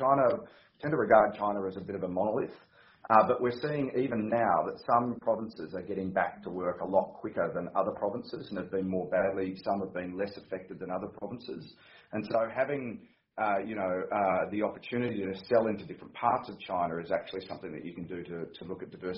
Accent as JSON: {"language": "English", "country": "Australia", "said": "because you know we're both Australian"}